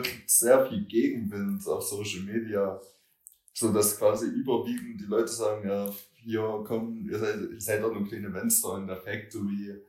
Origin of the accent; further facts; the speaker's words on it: Altenburg, Thuringia, Germany; sowas hätte ich in meiner Jugend hier in Altenburg, ich bin ein paar Jahre jetzt älter, hätte ich das gerne gesehen